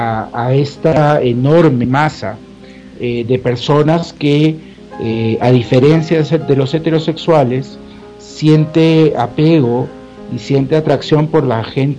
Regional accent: Peru; yo, como psicólogo, como peruano, como una persona, como un ciudadano de este país

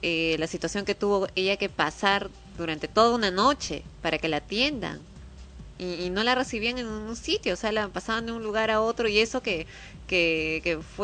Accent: Peru; como ciudadana peruana y todo lo demás deberías tener derecho a ir pues a un hospital

